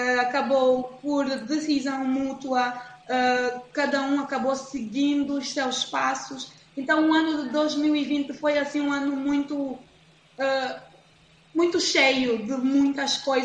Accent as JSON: {"language": "Portuguese", "country": "Angola", "said": "para quem é africano, para quem é nosso, assim, está falando agora já como angolana"}